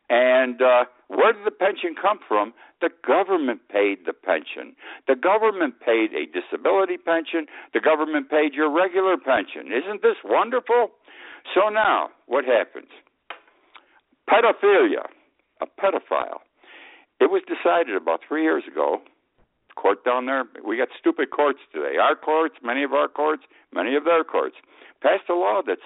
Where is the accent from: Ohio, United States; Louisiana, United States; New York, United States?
New York, United States; Utica; I was born and raised in Utica, New York. Utica, New York is upstate New York. My city is in the heart of the Mohawk Valley.